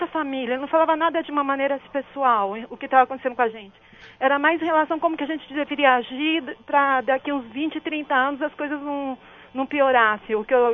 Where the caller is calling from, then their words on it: Diadema, São Paulo, Brazil; Eu sou daqui de Diadema.